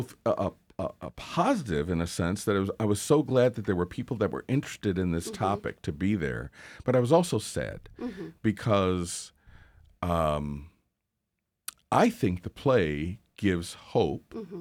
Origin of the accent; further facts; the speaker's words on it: Baltimore, Maryland, United States; in the neighborhood I grew up in Baltimore, Maryland.